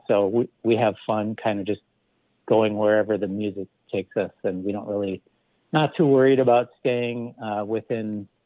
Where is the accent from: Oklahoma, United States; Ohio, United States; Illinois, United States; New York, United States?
Illinois, United States; Danville; born there; I was born in Danville, Illinois.